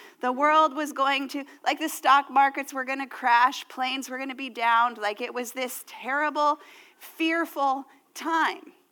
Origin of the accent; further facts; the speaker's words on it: United States; I grew up in the United States, and if you know one thing about America and sports is that we really love cheerleaders.